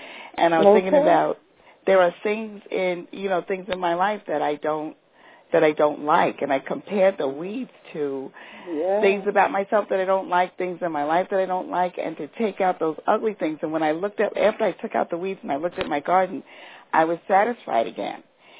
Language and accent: English; New York City, New York, United States; I'm not a gardener because I'm a New Yorker, so I grew up in a project. I lived in a tall building, so I never had a garden.